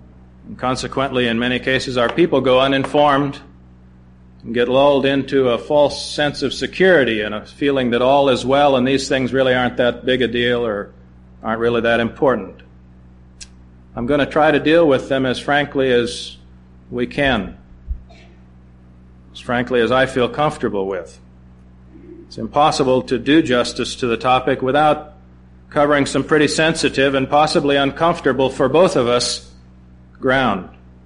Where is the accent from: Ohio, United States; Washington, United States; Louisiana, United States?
Louisiana, United States; Slidell; I'm from Slidell, Louisiana.